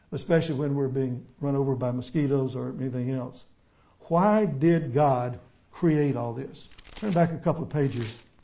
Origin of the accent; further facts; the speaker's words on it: Mississippi, United States; didn't help that I told them I was from Mississippi originally.